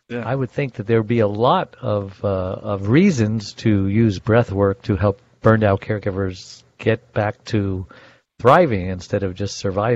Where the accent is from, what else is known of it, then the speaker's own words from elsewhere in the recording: Brooklyn, New York, United States; born there; Okay, well, I was born in Brooklyn.